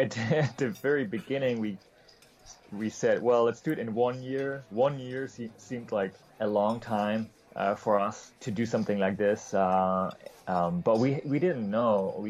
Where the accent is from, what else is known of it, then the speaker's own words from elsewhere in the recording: eastern Germany, Germany; I grew up in Eastern Germany, which made it really nearly impossible to travel any place, really.